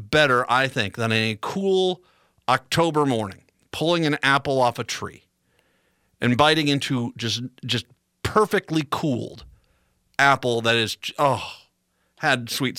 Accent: East Coast, United States; Now, granted, I grew up on the East Coast.

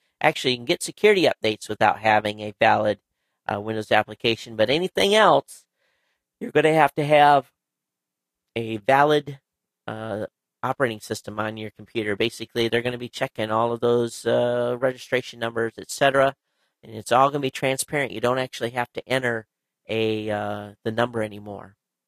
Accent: Michigan, United States; But I actually did a search for where I grew up originally in Michigan.

